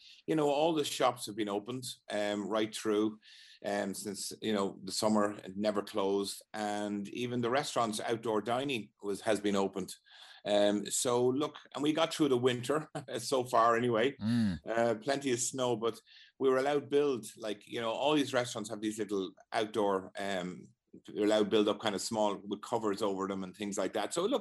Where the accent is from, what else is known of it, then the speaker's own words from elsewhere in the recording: Wexford, Leinster, Ireland; Well, we grew up in Wexford, the whole family did